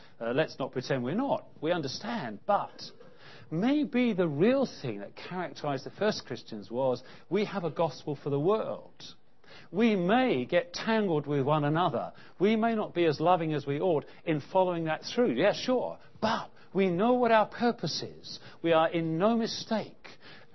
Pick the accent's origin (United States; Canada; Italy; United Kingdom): United Kingdom; Because we are British, we are implicated in that which has been suffered